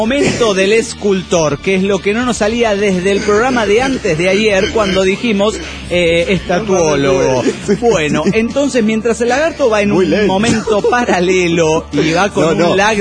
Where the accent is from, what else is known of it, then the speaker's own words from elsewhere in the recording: Teloloapan, Guerrero, Mexico; now in Phoenix, United States; de Teloloapán, Guerrero, en Phoenix, Arizona